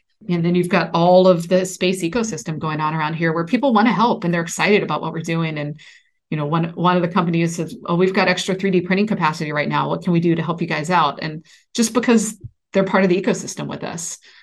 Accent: Dallas, Texas, United States; And I'll be honest, I grew up in Dallas.

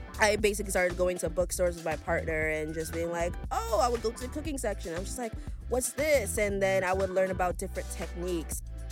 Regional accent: Brooklyn, New York, United States; I grew up with Caribbean culture, like, all the time. I was born and raised in Brooklyn. I just only recently moved to the Bronx, like, literally a couple months ago.

